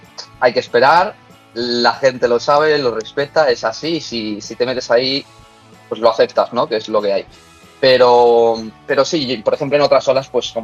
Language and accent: Spanish; Madrid, Community of Madrid, Spain; Yo soy de Madrid, entonces ha sido casualidad.